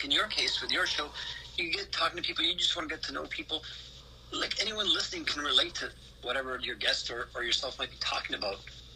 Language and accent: English; Canada; Growing up in Canada, you play a lot of hockey too.